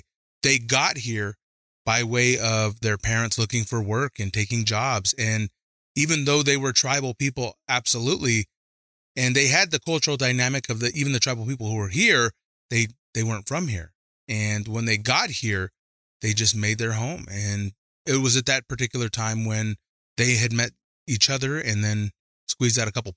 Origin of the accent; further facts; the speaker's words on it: Reno, Nevada, United States; I was born in Reno, Nevada, January 3rd, 1980. Mm-hmm. I was born here in the city.